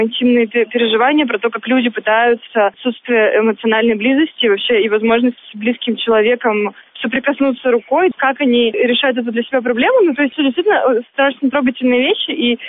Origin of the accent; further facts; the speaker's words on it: Yekaterinburg, Sverdlovsk Oblast, Russia; я вообще не москвич, я из Екатеринбурга.